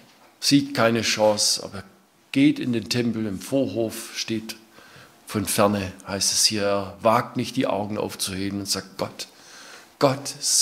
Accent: Baden-Württemberg, Germany; bei uns im Schwabenland sagt man, der hat gelebt wie der Lump am Stecken, ja.

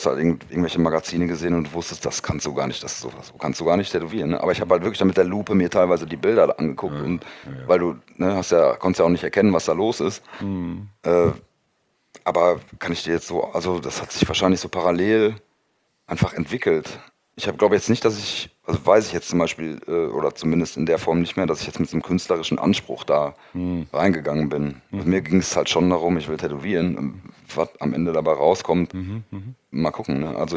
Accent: Olpe, North Rhine-Westphalia, Germany; Ich komme ja aus der Ecke auch.

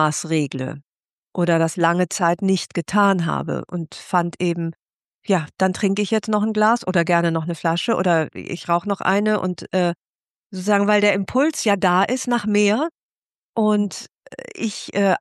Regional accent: Rhineland, Germany; ich komme aus dem Rheinland, ich bin die Letzte auf der Party

